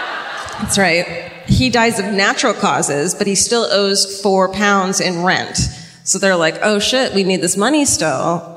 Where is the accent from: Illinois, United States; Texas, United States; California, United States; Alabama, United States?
California, United States; I'm from Southern California.